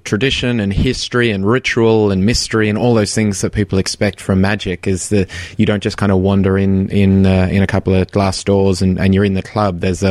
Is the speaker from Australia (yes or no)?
yes; Australia; I'm an Australian